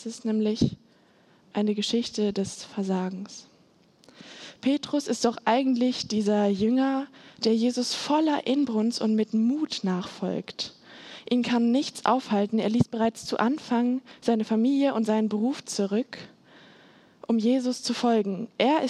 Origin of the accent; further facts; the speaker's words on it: Datteln, North Rhine-Westphalia, Germany; ja, ich komme ursprünglich hier aus der Nähe, aus Datteln und bin hier aufgewachsen.